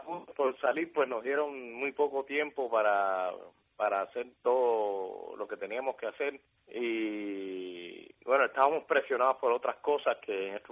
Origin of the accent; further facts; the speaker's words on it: Cuba; moved away; yo como cubano residente en el exterior tengo derecho a vivir en casa de otro cubano